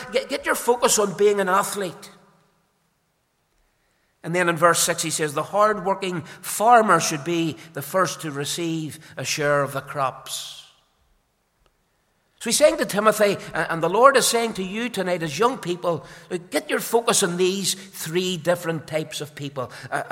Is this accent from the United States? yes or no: no; Belfast, Northern Ireland, United Kingdom; Like most young lads growing up in Belfast